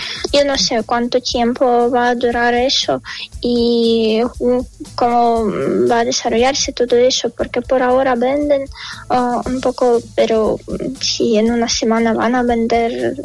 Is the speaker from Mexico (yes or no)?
no; Ukraine; me preocupa mucho todo lo que está pasando en mi país, porque es nuestra tierra, aquí está todo lo que yo amo, lo que me encanta, y mis padres están aquí, mis abuelos que tienen casi 80 años